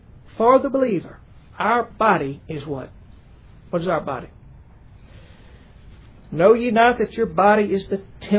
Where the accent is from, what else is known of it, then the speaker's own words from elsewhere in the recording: the South, United States; accent: southern; Y'all kind of joked at the way that my southern accent, I pronounce dead and put a couple of syllables in it.